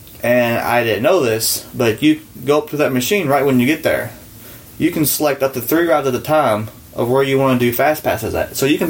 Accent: Shelbyville, Kentucky, United States; Like, I'm from Shelbyville, where's that at? It's close to Louisville.

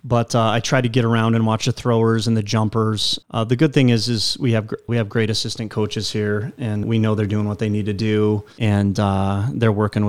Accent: Riverton, Wyoming, United States; You know, when I was growing up in Riverton a long time ago

